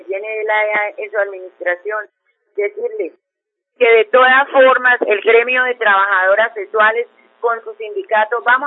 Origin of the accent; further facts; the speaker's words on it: Colombia; somos ciudadanas colombianas